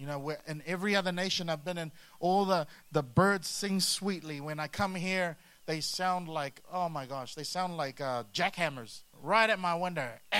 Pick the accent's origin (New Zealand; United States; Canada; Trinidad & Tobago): New Zealand; I used to get frustrated as a Kiwi when I'd look at Australia and how much more awesome they were in the medal count every year.